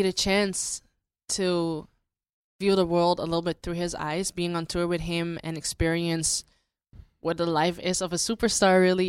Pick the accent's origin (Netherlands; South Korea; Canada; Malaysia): Netherlands; Amsterdam, North Holland; English is a second language; moved away as an adult; now in United States; Well, as you know, I came all the way from Amsterdam